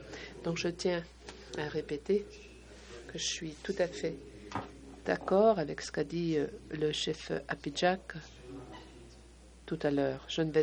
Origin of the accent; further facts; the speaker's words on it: Waswanipi, Quebec, Canada; je suis ici à titre personnel parce que je suis d'ici, je suis originaire de Waswanipi.